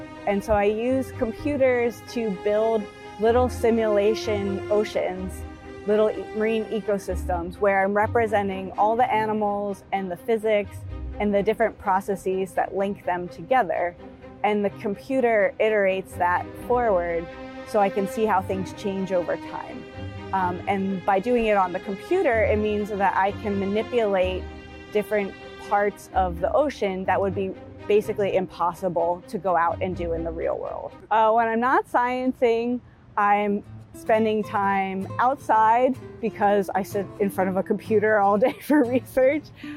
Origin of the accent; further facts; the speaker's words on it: Baltimore, Maryland, United States; I grew up in Baltimore, Maryland, which is right on the Chesapeake Bay.